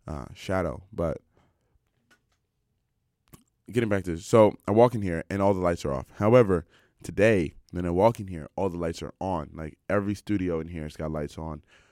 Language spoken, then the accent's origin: English; Silver Spring, Maryland, United States; also born or lived in Washington, D.C.; I'm from Maryland, near Washington, D.C., not Baltimore. Just to let you know, because when you say, like, I'm born in Washington, D.C., grew up in Silver Spring.